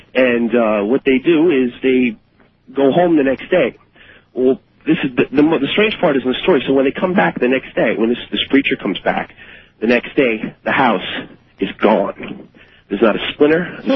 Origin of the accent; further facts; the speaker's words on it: New Jersey, United States; I'm from New Jersey.